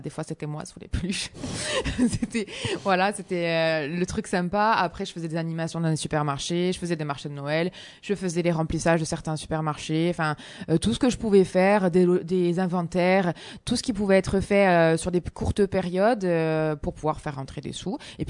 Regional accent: Calvi, Corsica, France; moved away as an adult; partie avec une grande envie, même un ras-le-bol de Calvi. Voilà, j'avais envie de partir de la Corse. J'étais dégoûtée de la Corse, de la mentalité un peu fermée

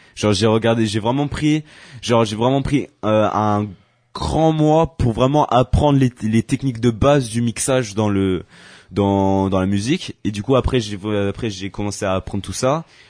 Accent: Corsica, France; même si je suis corse

